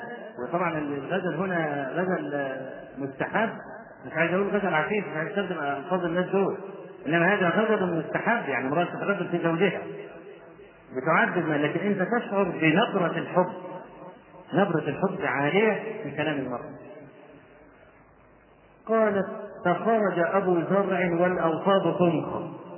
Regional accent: Egypt; واحنا عندنا في مصر بدعه قبيحه

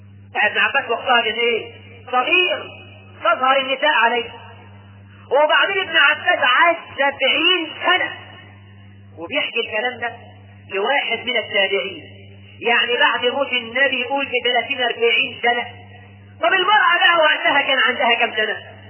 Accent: Egypt; الحريم عندنا في مصر كل نساء كنا منتصبات

